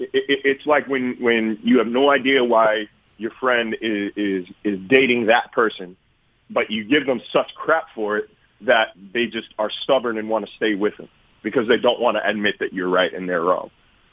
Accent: Sacramento, California, United States; Like, I'm already a Sacramento Kings fan, and I'm not abandoning them because that's my hometown.

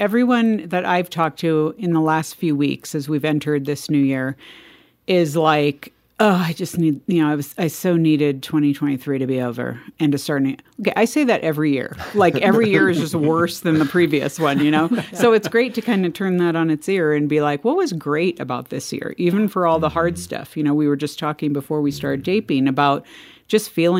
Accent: California, United States; accent: Valley Girl; I grew up in California in the 80s and 90s. And basically, that was the era of not that this hasn't continued, but what they used to call the Valley Girl. And just a general California dialect is

